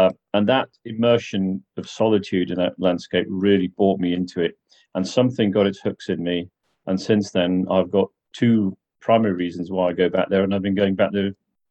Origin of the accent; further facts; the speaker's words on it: Wales, United Kingdom; I was born in Snowdonia. So I spent much of my youth in those hills.